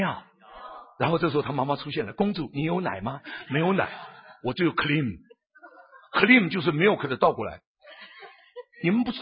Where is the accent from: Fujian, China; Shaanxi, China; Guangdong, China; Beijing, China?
Guangdong, China; 我们广东人是狗怕我们的